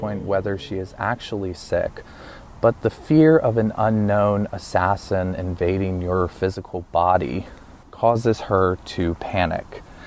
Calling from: Seattle, Washington, United States; I'm calling from Seattle, Washington.

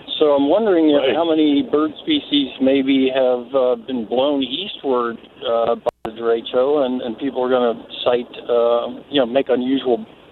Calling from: Platteville, Wisconsin, United States; I'm calling from Platteville.

